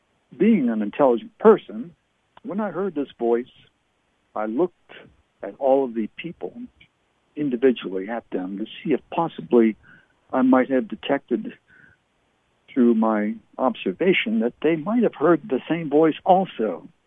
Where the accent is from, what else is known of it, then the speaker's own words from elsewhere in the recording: Canada; now in United States; I live here. I was born and raised in Canada. My parents were English. I'm a U.S. citizen now